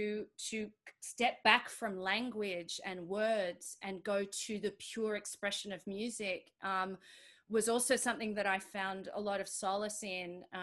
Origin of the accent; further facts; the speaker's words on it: Australia; I think also as an immigrant and as an Australian, I have a story to tell